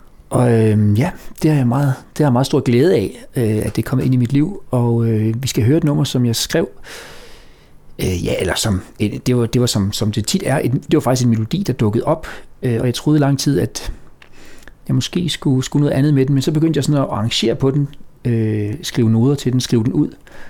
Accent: Region of Southern Denmark, Denmark; jeg kommer fra Fyn, opvokset på Fyn, men var egentlig taget væk fra Fyn, men heldigvis, hvad jeg lige vil sige, så dukkede folkemusikuddannelsen op på Fyn, så kom jeg tilbage til Fyn, og nu er jeg rigtig glad for at bo lige på Fyn

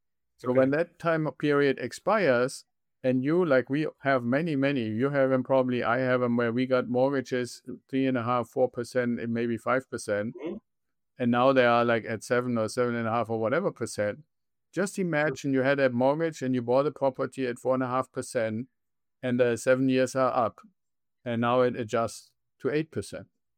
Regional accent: Germany; I'm originally from Germany and I still have family and connections to there

